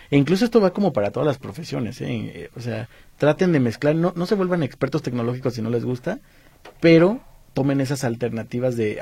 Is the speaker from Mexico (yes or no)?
yes; Mexico; soy mexicano